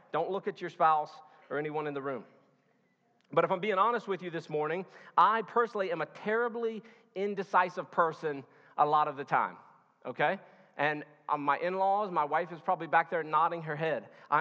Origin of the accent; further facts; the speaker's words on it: Kentucky, United States; actually from my home state of Kentucky.